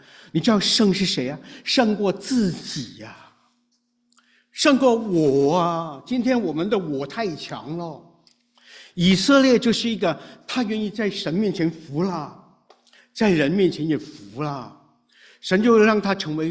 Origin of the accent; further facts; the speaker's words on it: China; 而且我们从小在国内受教育